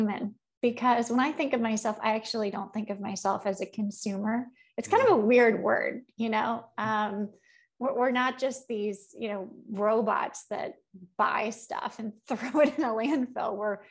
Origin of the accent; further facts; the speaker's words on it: Cincinnati, Ohio, United States; always from my hometown of Cincinnati, Ohio, which many VCs find hard to believe, but is true.